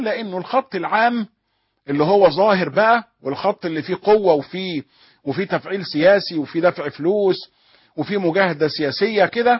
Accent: Egypt

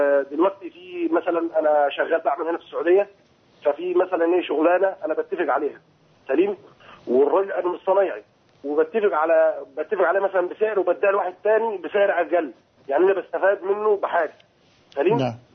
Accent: Egypt; now in Saudi Arabia

